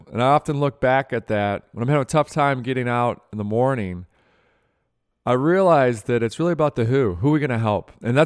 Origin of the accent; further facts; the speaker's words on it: Michigan, United States; so growing up in Michigan, our next door neighbors were the Libbys